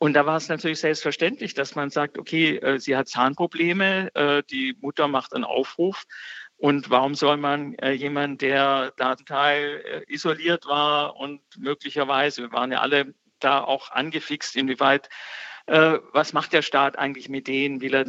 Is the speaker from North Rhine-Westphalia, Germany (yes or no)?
no; Baden-Württemberg, Germany; Und ich komme aus dem Stuttgarter Vorort, also wo die Ligusterhecken noch 1,20 Meter und die Garageneinfahrten betoniert waren.